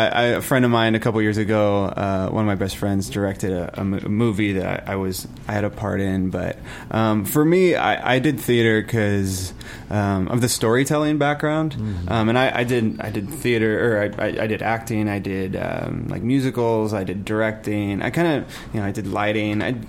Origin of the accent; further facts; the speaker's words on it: Placerville, California, United States; moved away as an adult; Yeah, up in a small town called Placerville, which is where like the California Gold Rush happened.